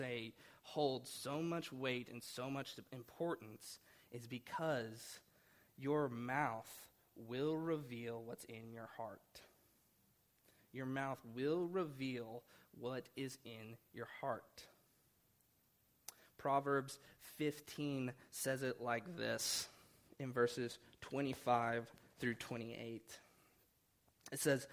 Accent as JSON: {"language": "English", "region": "Oklahoma", "country": "United States", "tie": "born or raised there", "said": "I grew up in Oklahoma for most of my life, and whenever I went to school there"}